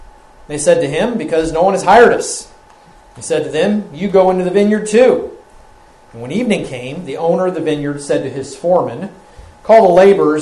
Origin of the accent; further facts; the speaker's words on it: Cincinnati, Ohio, United States; My hometown team is a part of that today in football. If the Bengals beat the Chiefs have to stay home in Kansas City.